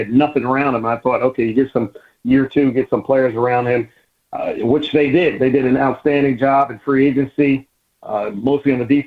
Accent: Philadelphia, Pennsylvania, United States; Well, I live here in Philly. I'm from Philly

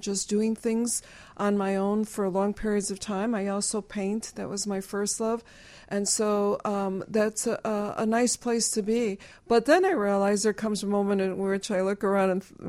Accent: Chicago, Illinois, United States; we were from Chicago was not enough. They would still want to, like, dig deeper, but no, really, where are you from?

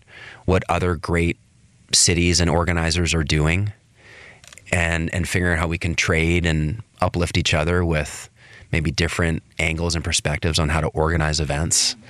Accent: Vancouver, British Columbia, Canada; I've been to the Big TED Conference in Vancouver, British Columbia, my hometown.

